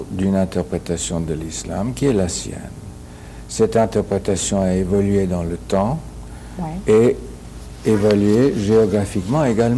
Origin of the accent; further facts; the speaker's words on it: Switzerland; born there; also born or lived in Africa / United States; Puisque je suis né en Suisse